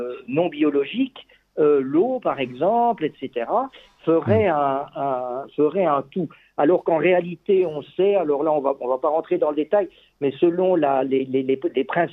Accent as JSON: {"language": "French", "country": "Belgium", "said": "Si je prends l'exemple de mon pays d'origine, c'est-à-dire la Belgique"}